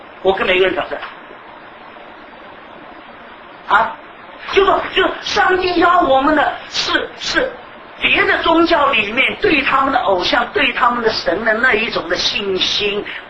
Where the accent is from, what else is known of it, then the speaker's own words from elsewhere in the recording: China; 我们中国人常常说仁义啊、道德啊